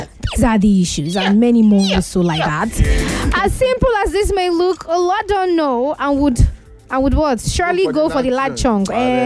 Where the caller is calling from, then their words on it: Aja, Lagos, Nigeria; from Aja.